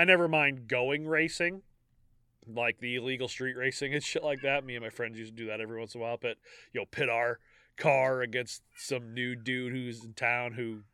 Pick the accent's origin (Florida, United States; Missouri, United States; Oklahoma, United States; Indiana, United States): Missouri, United States; St. Louis; Probably Rusty Wallace was her favorite racer because he's from St. Louis, and we're from the St. Louis area.